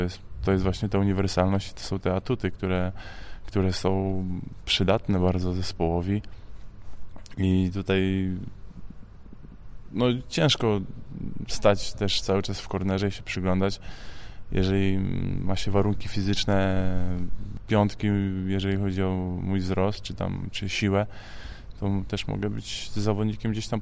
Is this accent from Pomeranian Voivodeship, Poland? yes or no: yes; Gdynia, Pomeranian Voivodeship, Poland; Moja cała rodzina została w Gdyni. To jestem z Gdyni, także będę tutaj sam.